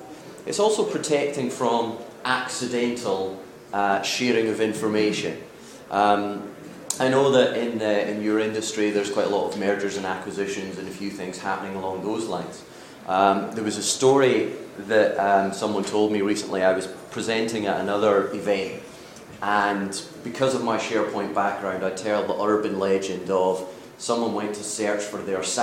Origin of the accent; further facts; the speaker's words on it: Scotland, United Kingdom; now in Seattle, United States; So originally from Scotland, obviously, but I do live up in the Seattle area.